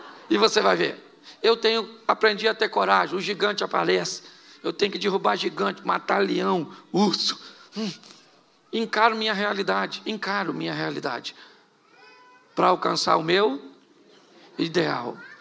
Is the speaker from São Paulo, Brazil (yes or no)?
no; Rio de Janeiro, Brazil; Porque eu estou aqui como carioca, mas estou convertido.